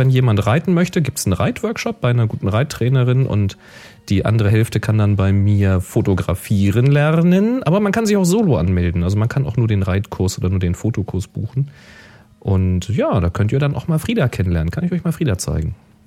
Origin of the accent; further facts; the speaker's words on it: Hamburg, Germany; born there; now in Northeim, Germany; Ich bin jedenfalls in Hamburg geboren, wohne jetzt aber hier in der Nähe von Göttingen. Nordheim.